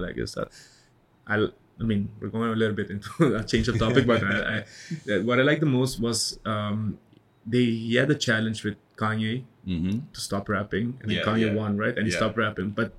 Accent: Curaçao; So I can say pretty much Yuli Curaçao, we call it. Born and raised in Curaçao.

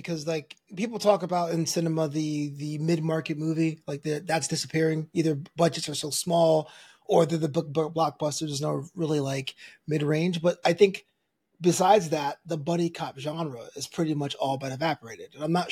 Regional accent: Brooklyn, New York, United States; and also I'm from Brooklyn.

